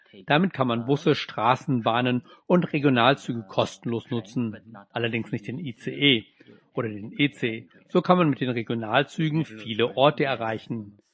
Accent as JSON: {"language": "German", "country": "Taiwan", "second_language": "German", "moved": "yes", "lives_now": "Dresden, Germany", "said": "Ich komme aus Taiwan und dort legen wir großen Wert auf Effizienz."}